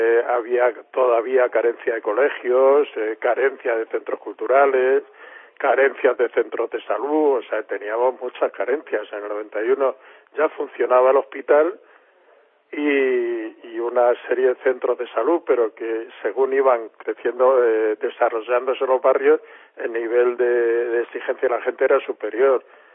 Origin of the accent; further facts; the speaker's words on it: Leganés, Community of Madrid, Spain; born there; Pues yo soy nacido en Leganés.